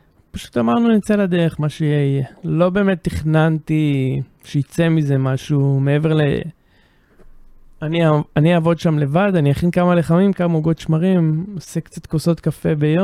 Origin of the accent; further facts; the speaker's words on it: Northern District, Israel; למרות שבעצם גדלתי בגולן, לא הסתכלתי למסביב, לא ראיתי את כל הנחלים ואת כל הטבע